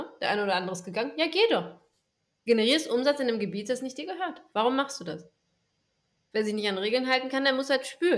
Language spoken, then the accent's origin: German; Gütersloh, North Rhine-Westphalia, Germany; Jetzt war diese Niederlassung in meinem Heimatort, ja. Es war Gütersloh. Und jetzt komme ich aus Gütersloh